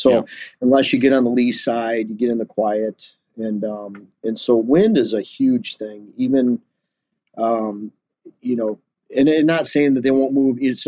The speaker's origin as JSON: {"language": "English", "region": "Michigan", "country": "United States", "tie": "born or raised there", "said": "Michigan, my home state, had over 400,000 bow hunters."}